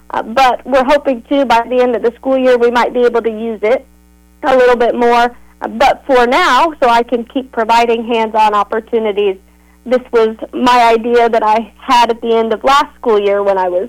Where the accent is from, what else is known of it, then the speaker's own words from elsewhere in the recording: Rossville, Indiana, United States; I graduated from Rossville, so Clinton County, born and raised, right?